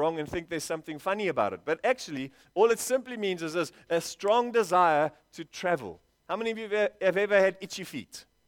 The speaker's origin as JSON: {"language": "English", "country": "South Africa", "said": "You're a South African. I'm a South African. I love being a South African."}